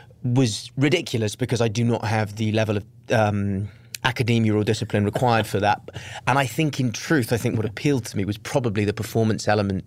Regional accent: Wales, United Kingdom; moved away as an adult; now in London, United Kingdom; And then I was raised in Wales until I was 19 when I moved to London to go to drama school.

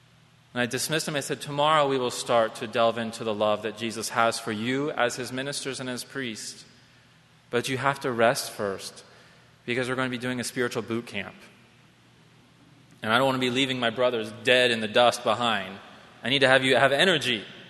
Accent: Columbus, Ohio, United States; I'm from Columbus, Ohio.

